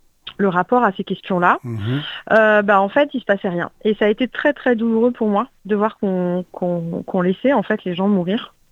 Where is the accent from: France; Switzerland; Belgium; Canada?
France; donc moi j'ai grandi en France, j'ai pas beaucoup bougé quand j'étais petite